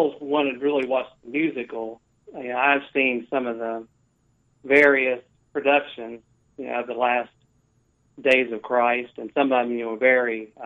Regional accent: West Virginia, United States; Danny, I grew up in the woods of West Virginia

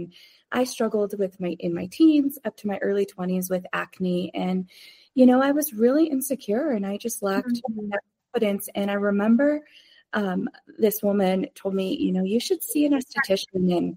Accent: Pueblo, Colorado, United States; I became one of the first licensed estheticians in my hometown, which was so cool because, you know, it was an untapped market. It was something Pueblo, Colorado needed at that time.

